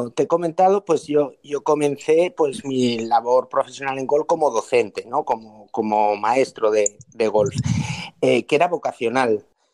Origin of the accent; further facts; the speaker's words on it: Zaragoza, Aragon, Spain; comencé pues a dar clases allá en Zaragoza, mi tierra